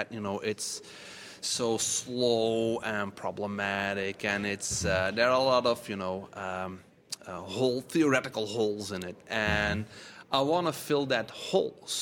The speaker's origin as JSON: {"language": "English", "region": "Tennessee", "country": "United States", "said": "No. It's I'm from Tennessee."}